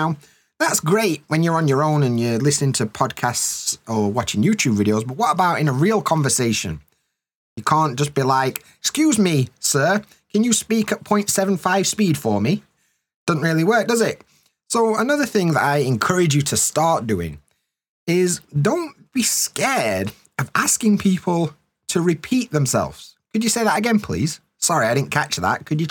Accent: Yorkshire and the Humber, United Kingdom; I'm from Yorkshire. My accent is hard to understand.

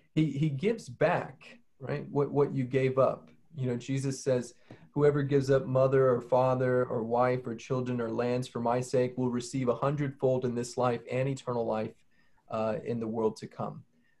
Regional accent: Dallas, Texas, United States; I grew up in Dallas, and it's the middle, you know, it's kind of the end of the Bible Belt.

